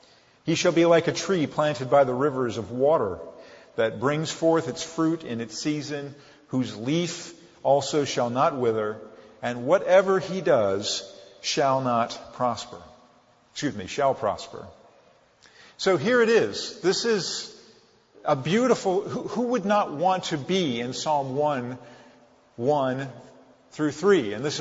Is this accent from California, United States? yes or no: yes; Pasadena, California, United States; born there; I was born in Pasadena, and we've been in Northern California for about 20 years